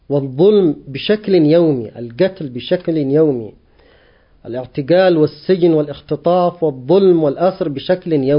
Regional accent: Yemen; نحن كشعب يمني نعاني أيضا من العدوان على بلدنا

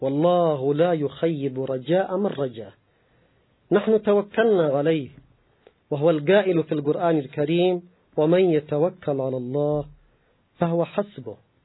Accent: Yemen; أما نحن كشعب يمني

